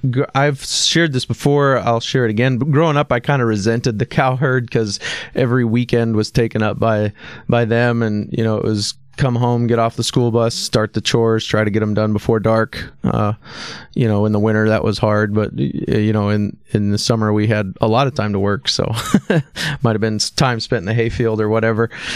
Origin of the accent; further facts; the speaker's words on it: South Dakota, United States; Born and raised in Western South Dakota. I don't ever remember a time when we didn't have cows around.